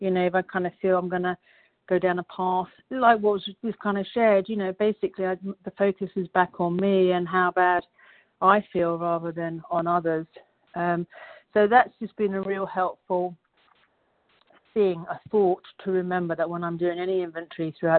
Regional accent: West Virginia, United States; I'm from West Virginia.

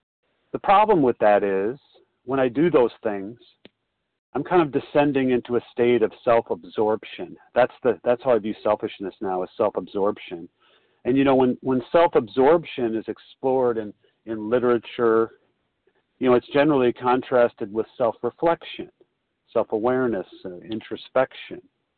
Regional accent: Chicago, Illinois, United States; I'm a recovered compulsive overeater. I'm from Chicago.

